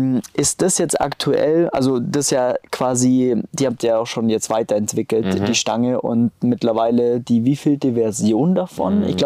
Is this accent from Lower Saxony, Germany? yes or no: no; Kempten, Bavaria, Germany; Ich komme ja quasi aus Kempten.